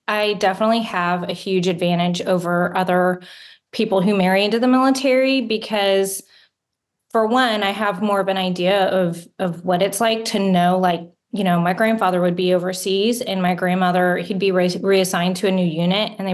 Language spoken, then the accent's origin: English; San Antonio, Texas, United States; I grew up in San Antonio, and I have a grandfather and an uncle who were both in the Air Force.